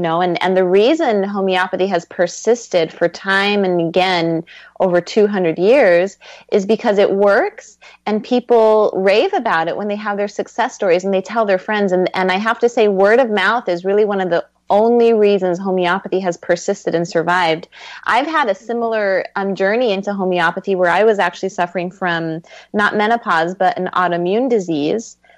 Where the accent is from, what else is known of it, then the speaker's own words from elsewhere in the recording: Brazil; And I'm originally from Brazil. I have nice, thick, beautiful hair.